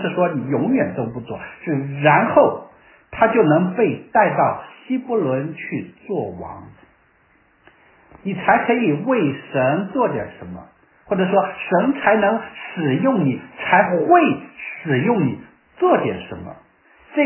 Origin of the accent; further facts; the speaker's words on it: China; 因为照着我们中国人的传统，你不这样做，你就是个忘恩负义